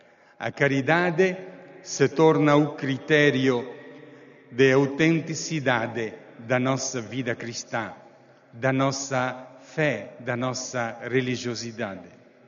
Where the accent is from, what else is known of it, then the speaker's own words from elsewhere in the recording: Mozambique; Mas também, capo delegado em Moçambique, de onde venho, também no Sudão e tantos outros lugares da nossa terra.